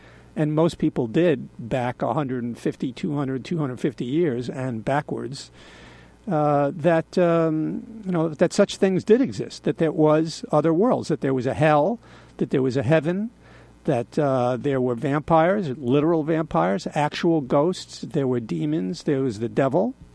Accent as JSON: {"language": "English", "town": "Queens", "region": "New York", "country": "United States", "tie": "born or raised there", "said": "I grew up out in Queens, where most of the people in my neighborhood, almost everybody lived in a small little house."}